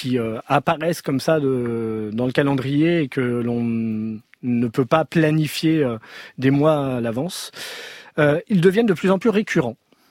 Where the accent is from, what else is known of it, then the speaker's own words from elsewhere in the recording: Paris, Île-de-France, France; Je suis citadin, je suis parisien